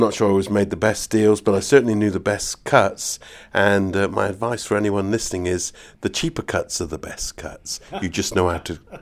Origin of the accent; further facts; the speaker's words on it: South West England, United Kingdom; I come from the West Country